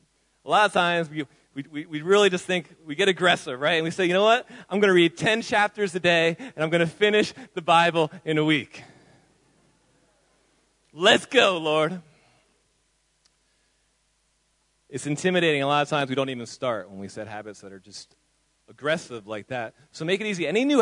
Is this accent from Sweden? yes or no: no; United States; In my home country, in America, all of those megachurch pastors that you're probably seeing in the news have built these huge churches